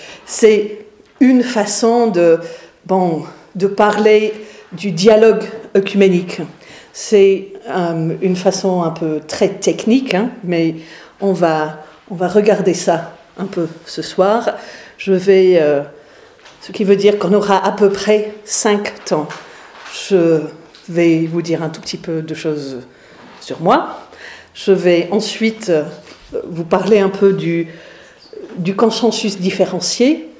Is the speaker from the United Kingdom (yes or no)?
yes; England, United Kingdom; accent: English; French is a second language; moved away as an adult; now in France; Vous entendez, j'ai un petit accent. Il est parfois très anglais, il est parfois un peu suisse aussi. Je suis en France depuis 25 ans. Je suis pasteur aussi. J'étais ordonnée en septembre 2011 et je suis arrivée en France en octobre. Je suis d'origine anglaise.